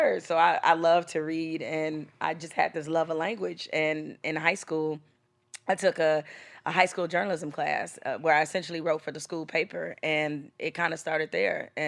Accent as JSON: {"language": "English", "town": "Detroit", "region": "Michigan", "country": "United States", "tie": "born or raised there", "said": "growing up in Detroit in the hood"}